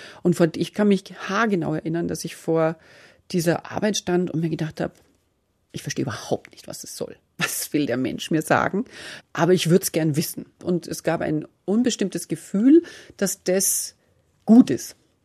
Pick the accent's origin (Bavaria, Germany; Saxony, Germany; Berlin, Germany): Bavaria, Germany; Munich; ich bin ja aus München